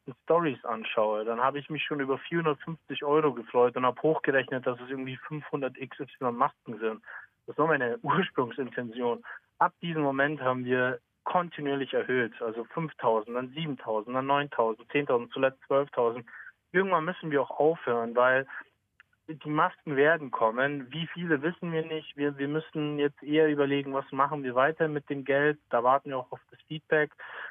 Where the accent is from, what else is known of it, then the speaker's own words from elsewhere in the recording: Munich, Bavaria, Germany; Wir leben in Sendling, wir kommen aus Sendling. Sendling war zu der Zeit, als wir da aufgewachsen sind, deutlich ärmer als die anderen Viertel